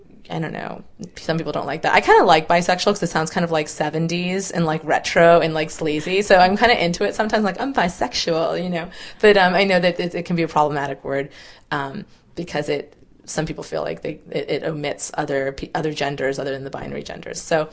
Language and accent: English; Massachusetts, United States; Where I grew up in Massachusetts, like, people got called queer all the time as an insult.